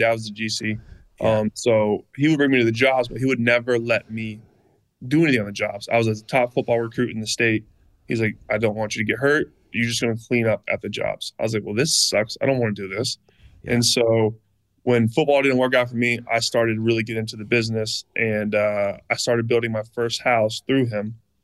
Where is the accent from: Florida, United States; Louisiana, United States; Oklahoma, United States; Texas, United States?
Florida, United States; Jupiter; Yeah, it's my hometown. It's where I want to be forever.